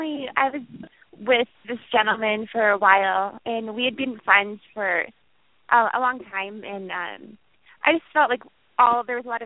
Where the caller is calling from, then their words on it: Denver, Colorado, United States; I'm calling from Denver, Colorado.